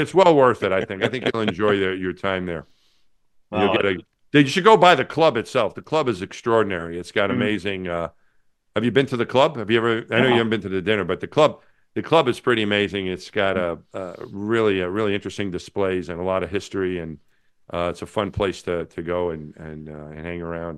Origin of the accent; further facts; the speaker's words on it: New York, United States; because I'm a New Yorker